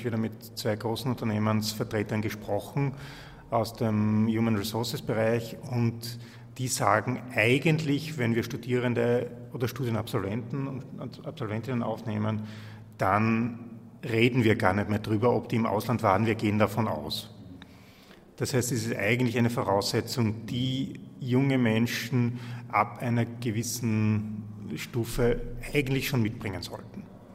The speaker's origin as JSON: {"language": "German", "country": "Austria", "said": "als Österreicher"}